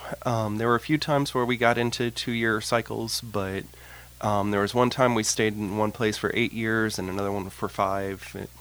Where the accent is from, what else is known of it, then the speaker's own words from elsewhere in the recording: Memphis, Missouri, United States; born there; I was born in Memphis, Missouri.